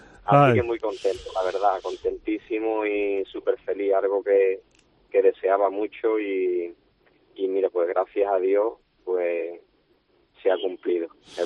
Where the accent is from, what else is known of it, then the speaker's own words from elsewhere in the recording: Huelva, Andalusia, Spain; yo como soy de Huerva, pues pongo el ejemplo con las cosas de mi tierra, ¿no?